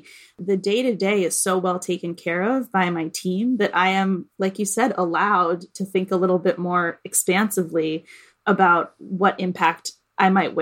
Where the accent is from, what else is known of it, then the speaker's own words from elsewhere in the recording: Boston, Massachusetts, United States; being here in Boston, in my hometown, it feels especially important for me to be engaged with folks who don't have access to the things that I had access to. I want the future of Boston to look really different from the Boston that I grew up in.